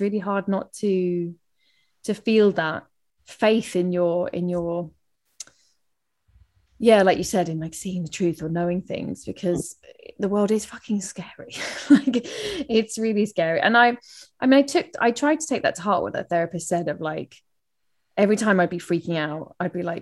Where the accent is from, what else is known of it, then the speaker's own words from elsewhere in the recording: London, United Kingdom; accent: London; That's my London accent.